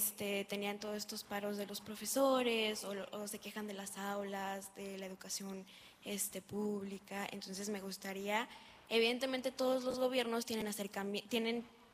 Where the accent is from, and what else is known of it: Mexico